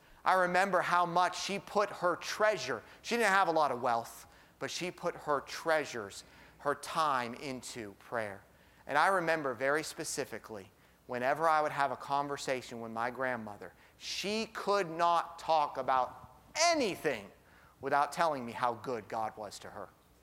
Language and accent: English; Alaska, United States; Being the time that I grew up in Alaska, was traveling was nowhere near as easy.